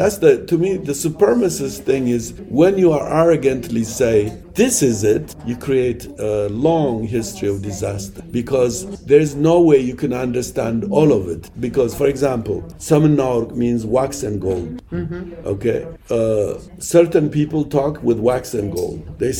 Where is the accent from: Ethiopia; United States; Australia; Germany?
Ethiopia; first language Amharic; English is a second language; I learned English. I'm not good in English. I still think in it Amharic.